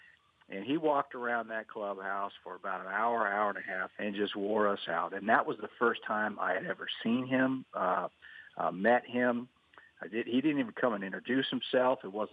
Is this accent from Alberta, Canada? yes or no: no; Toronto, Ontario, Canada; you know, I came from Toronto.